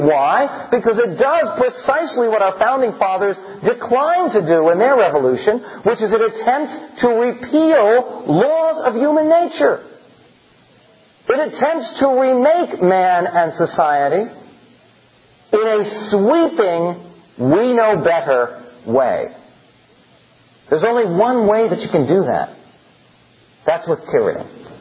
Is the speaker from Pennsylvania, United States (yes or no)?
yes; Philadelphia, Pennsylvania, United States; born there; Now, I was born in Philadelphia. I know there are several other Philadelphians here.